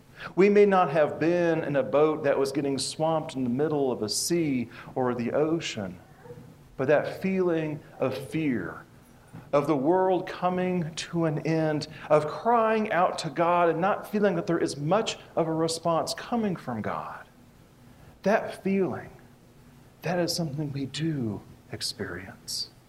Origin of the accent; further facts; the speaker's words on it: Kansas, United States; Especially where I grew up in Kansas, spring storms, you know, starting about late March, April, into May, especially in April there, was just a common part of the evening, of nighttime even.